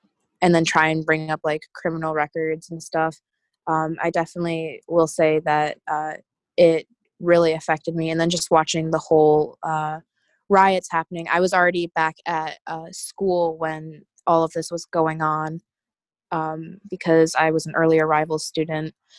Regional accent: Kenosha, Wisconsin, United States; It definitely changed my views on people in my hometown of Kenosha

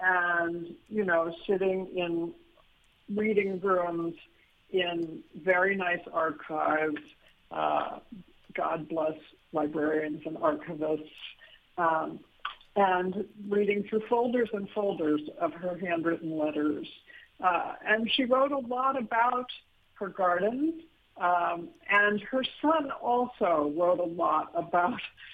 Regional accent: United States; when I was a child, I thought it was a robin, an American robin, because, of course, I grew up in America.

